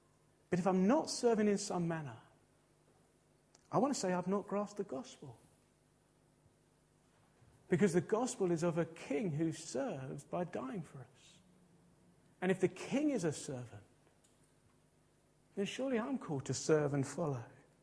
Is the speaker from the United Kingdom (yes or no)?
yes; United Kingdom; But we are British and we're middle class and we just blank.